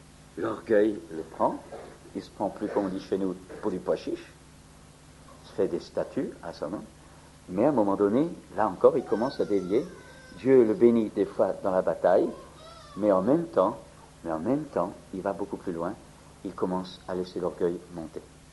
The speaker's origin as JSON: {"language": "French", "country": "France", "said": "Chez nous en France"}